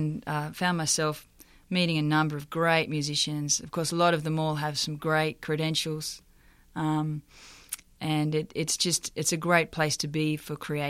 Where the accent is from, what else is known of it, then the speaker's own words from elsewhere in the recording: Australia; moved away as an adult; now in Los Angeles, United States; I guess I came over from Australia originally to do the album